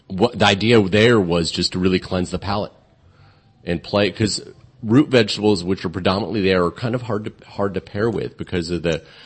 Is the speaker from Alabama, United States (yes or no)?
no; New Jersey, United States; No, I'm originally from New Jersey.